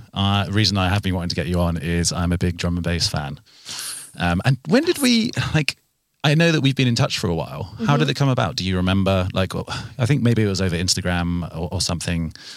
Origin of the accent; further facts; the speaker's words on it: Bristol, South West England, United Kingdom; because I'm from Bristol too.